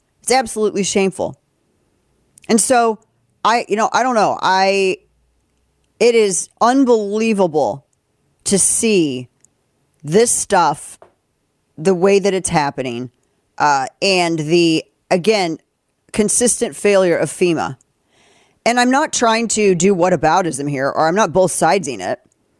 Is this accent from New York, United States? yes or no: no; Missouri, United States; And I come from Southern Missouri, so you know I'm like indicting myself in this partially